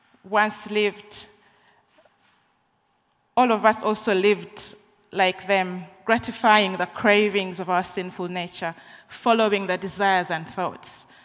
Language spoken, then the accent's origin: English; Uganda; The church I grew up in Uganda